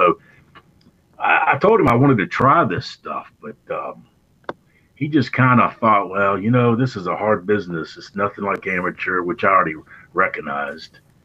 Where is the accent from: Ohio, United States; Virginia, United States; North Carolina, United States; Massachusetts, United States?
Virginia, United States; Yeah. Yeah, I grew up in Virginia.